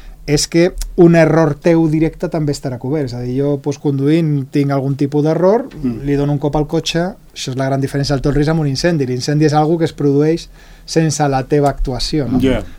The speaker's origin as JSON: {"language": "Catalan", "region": "Andalusia", "country": "Spain", "said": "Mira, jo sabeu que vinc d'Espanya, que estava a Andalusia."}